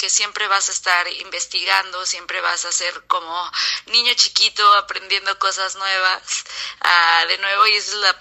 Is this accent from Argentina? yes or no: no; Mexico; yo soy mexicana 100%, mis padres también son mexicanos, mi abuela, mis abuelos, entonces yo crecí con comida, con moles, con comida mexicana